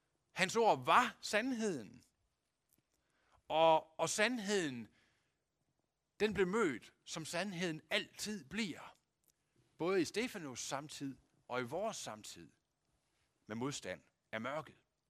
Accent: Aulum, Central Denmark Region, Denmark; vi er født i Aulum, eller opvokset i Aulum begge to.

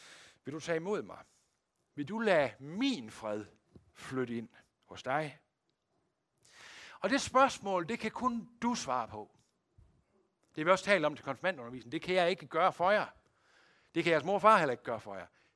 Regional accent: West Jutland, Denmark; Som vestjyde lærte jeg, det hedder, kan det nu passe?

